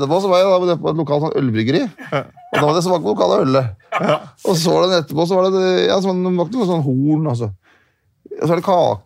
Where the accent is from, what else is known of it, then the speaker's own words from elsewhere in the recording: Ilseng, Innlandet, Norway; Og så hjemme der jeg vokste opp da, på Ilseng, som er ikke stand fra Ottestad